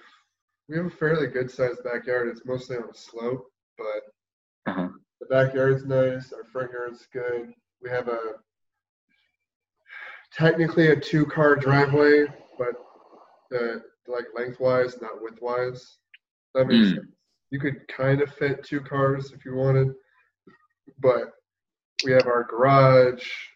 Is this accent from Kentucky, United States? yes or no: no; Las Vegas, Nevada, United States; Yep. I'm still surprised now that the Raiders are moving to my hometown.